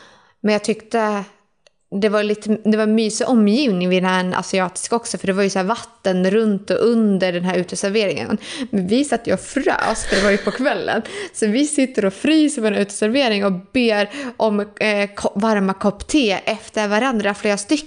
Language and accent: Swedish; Sweden; hemma i Sverige så har jag ändå så här, jag vill gå 10 000 steg per dag